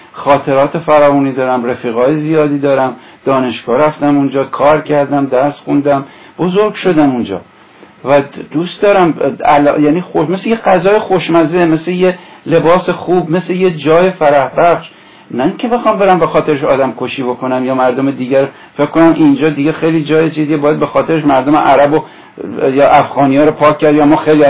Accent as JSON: {"language": "Persian", "country": "Iran", "said": "میگم ایرانی هستم، یعنی حتما میگم ایرانی هستم، ولی معنیش اینه که وطنم به معنی سیاسیش ایرانه."}